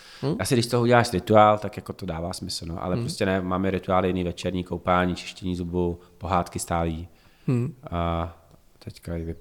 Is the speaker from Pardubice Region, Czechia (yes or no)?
no; Prague, Czechia; Babička bydlí ve stejném městě, jsme Pražáci